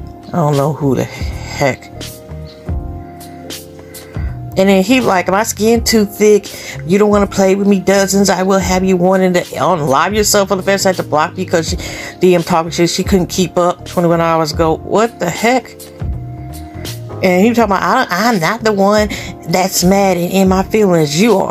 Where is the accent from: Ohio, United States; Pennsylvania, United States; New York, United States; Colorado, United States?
New York, United States; Harlem; Okay, I'm really from Harlem.